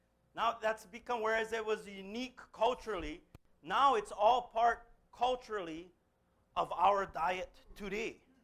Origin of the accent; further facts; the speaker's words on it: Hawaii, United States; I was born in Hawaii and raised in a time where I remember the plantation.